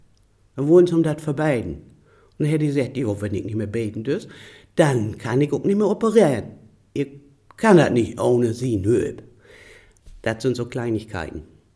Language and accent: German; Germany; Ich bin aufgewachsen in Harz